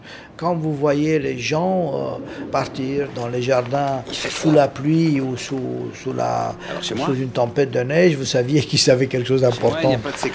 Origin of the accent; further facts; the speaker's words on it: Romania; moved away as an adult; Oui, j'ai quitté la Roumanie à 30 ans, après une période d'enseignement dans l'université, d'activité dans la presse.